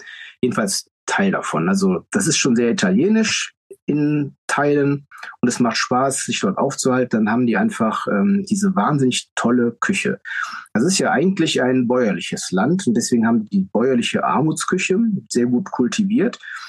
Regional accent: Düsseldorf, North Rhine-Westphalia, Germany; now in Hahn, Germany; Ich bin geborener Düsseldorfer, also städtisches Umfeld gewohnt. Und nach Hahn bin ich ja Liebe wegen gezogen.

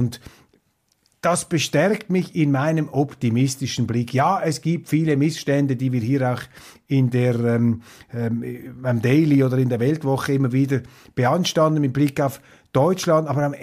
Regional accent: Switzerland; wie ich das beurteile als Schweizer

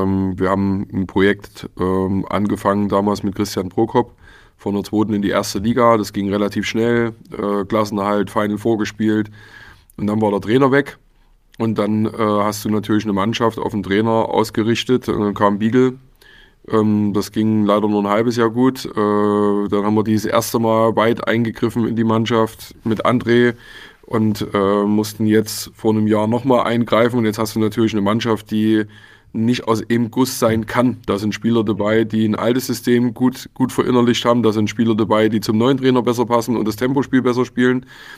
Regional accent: Zwönitz, Saxony, Germany; Ich komme eigentlich hier aus dem Erzgebirge, aus Zwönitz, kleines Nest neben Aue.

